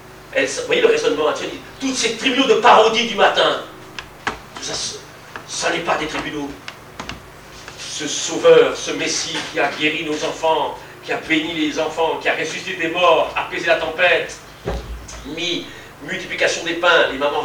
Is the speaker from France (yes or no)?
yes; Grand Est, France; born there; Je suis alsacien de mère et de naissance.